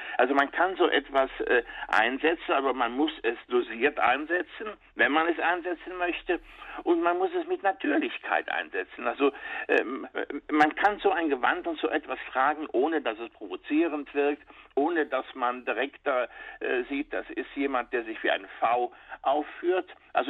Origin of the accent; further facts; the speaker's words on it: Rhineland, Germany; dann fällt mir als Rheinländer ein alter Kölner Karnevalsschlager